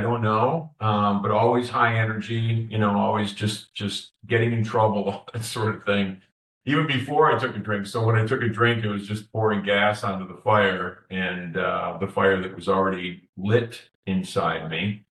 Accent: Detroit, Michigan, United States; I'm from the Midwest, actually. I was born in Detroit. We talked about the Detroit Lions sitting behind me here. So I was born in Detroit, and in my younger years, we moved out to the country.

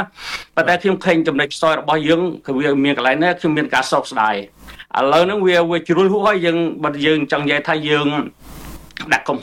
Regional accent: Mekong Delta, Vietnam; ខ្ញុំដើមកណ្ដាលជាកម្ពុជាក្រមខ្ញុំរស់នៅក្នុងការជិះជាន់របស់កុម្មុយនីសតាំងពីតូចដើមកណ្ដាលនៅកម្ពុជាក្រម

